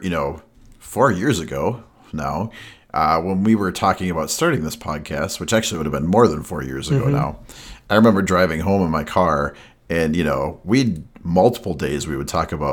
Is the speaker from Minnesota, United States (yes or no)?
yes; Minnesota, United States; growing up in Minnesota, which, you know, guilty, he said he usually called it ice fishing.